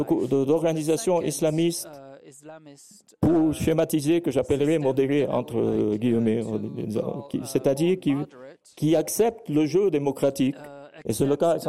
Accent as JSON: {"language": "French", "country": "Lebanon", "said": "chez nous au Liban"}